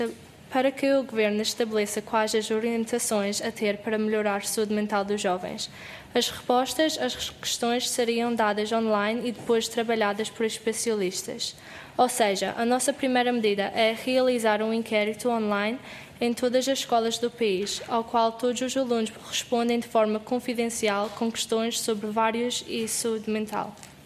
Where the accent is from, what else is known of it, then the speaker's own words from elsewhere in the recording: Jersey; Portuguese is a second language; Somos de uma ilha chamada Jersey, que pertence ao Reino Unido. Como português não é a nossa primeira língua